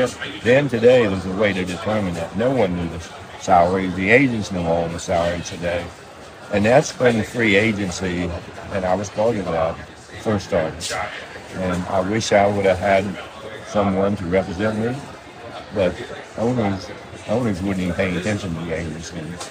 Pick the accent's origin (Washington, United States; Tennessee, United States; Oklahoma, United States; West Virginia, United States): West Virginia, United States; Again, I came from West Virginia, and for me, you sort of rely on, well, they brought up very awkwardly, but you trusted me.